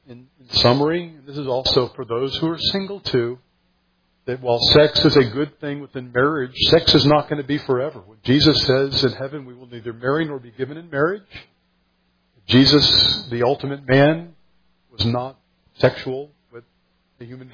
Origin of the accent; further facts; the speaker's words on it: Austin, Texas, United States; when I was a teenager growing up in Austin, Texas at the time.